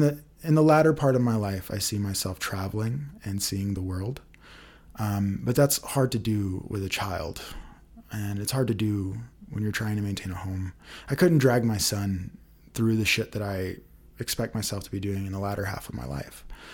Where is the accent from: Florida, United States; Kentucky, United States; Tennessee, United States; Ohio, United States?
Tennessee, United States; born there; also born or lived in Nashville / Colorado / Hawaii; I was born in Tennessee. I lived in Nashville, and then we moved from there to Colorado, and I moved. We lived in Fort Collins for a little bit